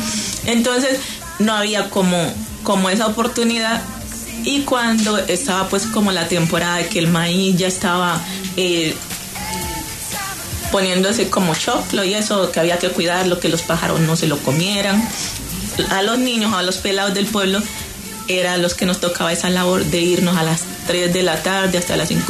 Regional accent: Guiniguini, Chocó, Colombia; now in Medellín, Colombia; yo nací en Guiniguini, un corregimiento del Chocó en el San Juan. Realmente cuando me vine a Medellín

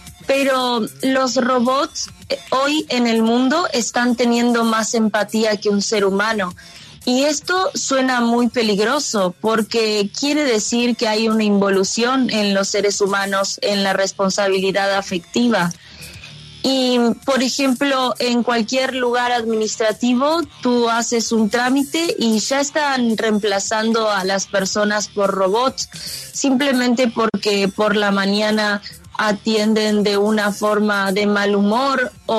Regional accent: Neuquén, Argentina; born there; Nací en Neuquén Capital, en la Patagonia Argentina.

